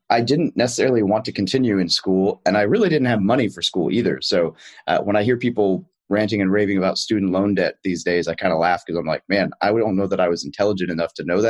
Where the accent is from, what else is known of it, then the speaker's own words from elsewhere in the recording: Roland, Arkansas, United States; Correct. I grew up in Roland, Arkansas, which for those familiar, it's right outside Little Rock